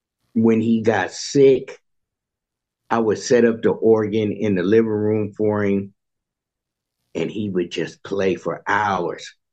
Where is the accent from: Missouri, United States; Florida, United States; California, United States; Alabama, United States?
California, United States; growing up in the Bay Area, you knew a lot of the musicians.